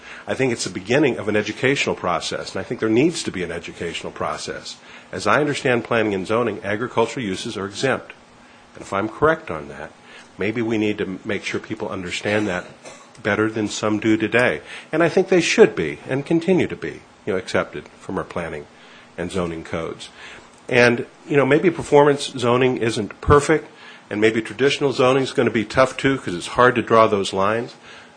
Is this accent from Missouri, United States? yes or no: yes; Branson, Missouri, United States; I'm from Branson, Missouri.